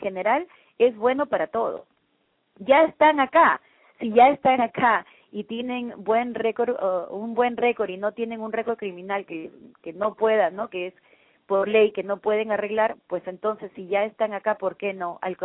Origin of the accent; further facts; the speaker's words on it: Peru; now in United States; yo que soy de Perú, de Sudamérica, ¿no?